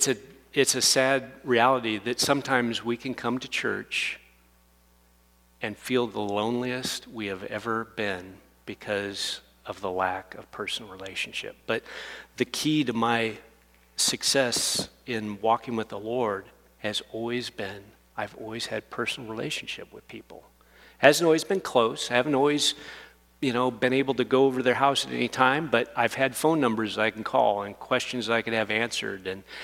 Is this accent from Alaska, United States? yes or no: yes; Alaska, United States; I was born and raised in Alaska, so big churches don't, like, just outside my grid. You know, I wasn't raised in Texas there, Annie.